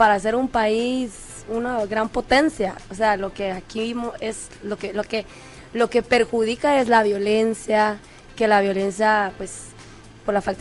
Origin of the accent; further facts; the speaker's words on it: Guatemala; Ay, Guatemala es mi tierra. O sea, yo sueño con ir a Hollywood y todo eso, pero al final de cuentas no hay nada como regresar a Guate.